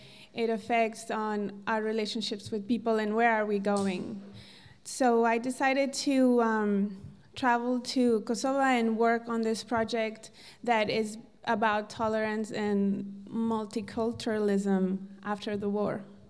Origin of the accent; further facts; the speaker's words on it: New York, United States; also born or lived in Colombia; I'm from New York, mm-hmm. But I'm born in Colombia, so I have a very, ethnic, diverse background.